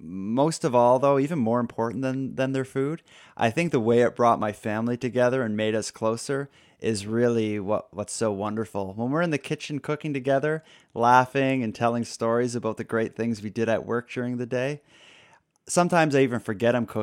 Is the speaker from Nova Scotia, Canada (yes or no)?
yes; Halifax, Nova Scotia, Canada; he's from my hometown of Halifax